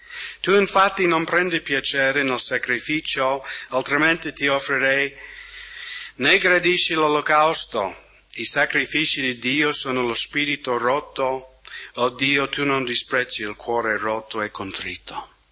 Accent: United States; first language English; Italian is a second language; io sono americano e inglese è la mia madrelingua.

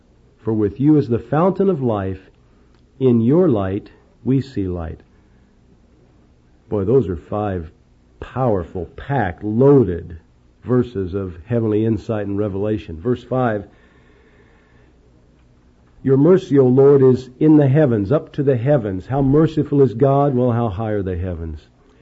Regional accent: Indianapolis, Indiana, United States; Remember the street I grew up on in Indianapolis, Indiana?

